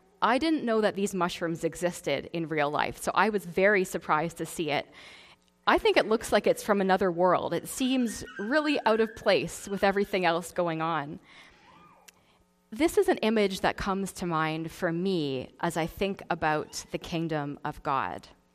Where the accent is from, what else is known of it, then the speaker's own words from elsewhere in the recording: Ottawa, Ontario, Canada; also born or lived in France; now in Vancouver, Canada; Now, I'm not originally from BC. I grew up in Ontario, and I still have one sister, and my parents live in Ottawa now, which is where I'm from. I moved to Vancouver about 12 years ago now to do a master's at Regent College at UBC.